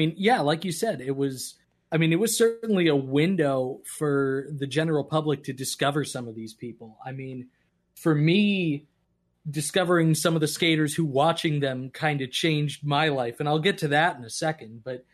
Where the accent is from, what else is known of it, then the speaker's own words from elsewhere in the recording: Newburyport, Massachusetts, United States; I'm not from anywhere that Bucky has ever lived. You know, I grew up in like the North Shore of Massachusetts. And yet, Newburyport, Mass, Bucky's Burritos just pops in one year while I'm like a teenager.